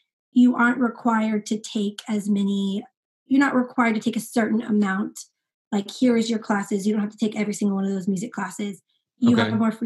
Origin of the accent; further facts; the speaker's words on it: Escondido, California, United States; Specifically, Escondido, California, which is outside of San Diego.